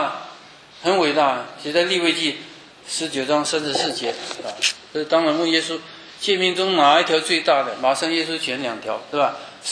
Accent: China; now in United States; 就像我们中国人来到美国，我们是寄居啊。

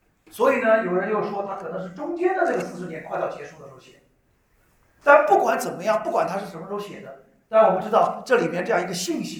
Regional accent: Anhui, China; moved away as an adult; also born or lived in Shanghai; 我一开始在我在安徽，我们老家对吧，住了大概十几年

